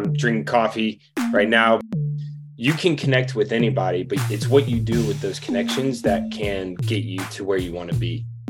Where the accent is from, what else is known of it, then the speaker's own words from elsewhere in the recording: Louisville, Kentucky, United States; And I'm also from Louisville, Kentucky. So we're known for our horse racing.